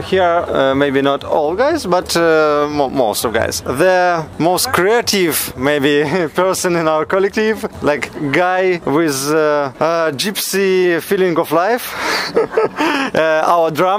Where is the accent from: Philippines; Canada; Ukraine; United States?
Ukraine; Odesa, Odesa Oblast; English is a second language; we are guys from Ukraine, from the one of the most special cities, Odessa.